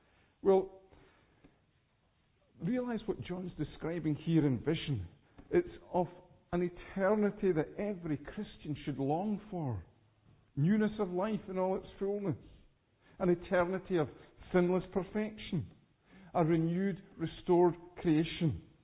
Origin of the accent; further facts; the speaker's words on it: Edinburgh, Scotland, United Kingdom; certainly when I was growing up in Edinburgh